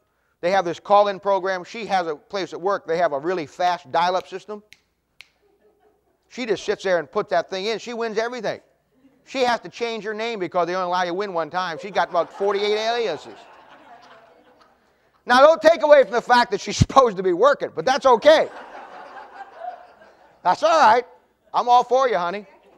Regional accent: Ohio, United States; Most people, when I was in Ohio, I grew up in Ohio, in 1973, two, someplace in there, Ohio started the lottery.

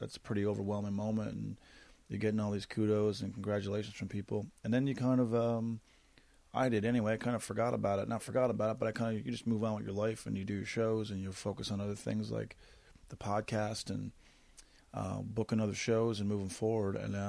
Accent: Corner Brook, Newfoundland and Labrador, Canada; I am recording this one in my hometown of Corner Brook, Newfoundland

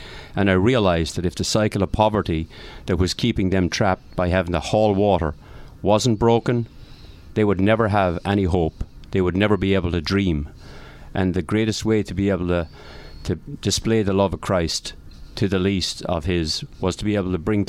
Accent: Leinster, Ireland; born there; I was born in Ireland, as most likely the accent will already tell you. I was born in County Wexford. And I was born, funnily enough, in a farmhouse that lacked running water.

